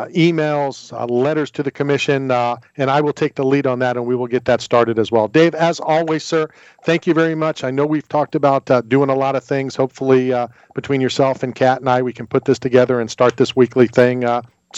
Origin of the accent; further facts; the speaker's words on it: Philadelphia, Pennsylvania, United States; not only your backyard, but my hometown of Philadelphia?